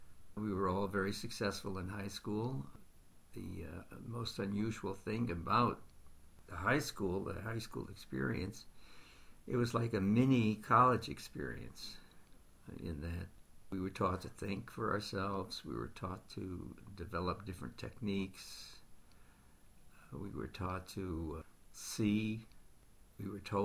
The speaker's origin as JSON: {"language": "English", "town": "Brooklyn", "region": "New York", "country": "United States", "tie": "born or raised there", "said": "I grew up in Brooklyn, New York, in Bedford-Stuyvesant. I always felt that I left Bed-Stuy as a survivor."}